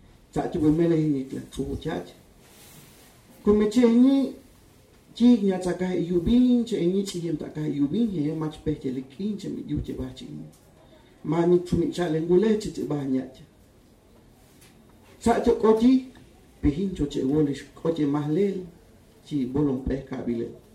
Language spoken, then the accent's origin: Spanish; Tumbalá, Chiapas, Mexico; first language Chol; Spanish is a second language; Voy a leer un fragmento en mi lengua materna, que es Chol de Tumbala, y después un fragmento también en español.